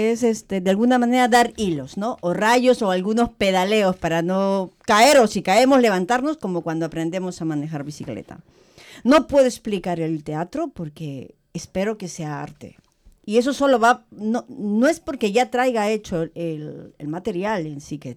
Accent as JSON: {"language": "Spanish", "country": "Peru", "said": "Yo vengo de Perú y mis raíces ancestrales quechuas"}